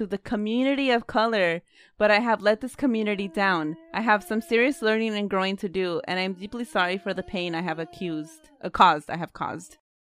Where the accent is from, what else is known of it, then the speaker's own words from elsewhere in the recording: Oakland, California, United States; Like, we grew up in Oakland.